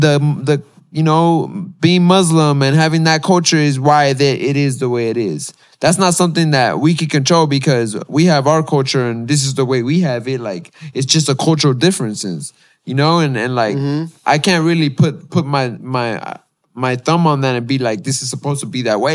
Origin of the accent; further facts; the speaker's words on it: United States; As an American, and it's something that I'm ashamed of sometimes to even say